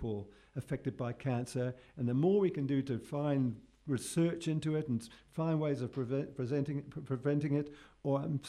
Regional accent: London, United Kingdom; born there; I was born very near Hampstead in England, in London

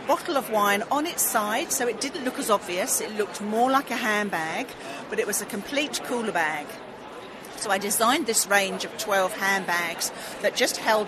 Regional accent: Gisborne, Victoria, Australia; I'm from Gisborne, Victoria. So I'm regional Victoria.

